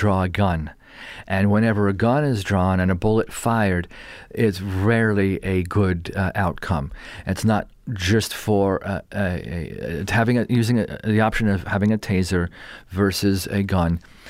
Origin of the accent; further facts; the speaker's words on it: New York, United States; now in San Francisco, United States; I grew up in New York, in Long Island, you know.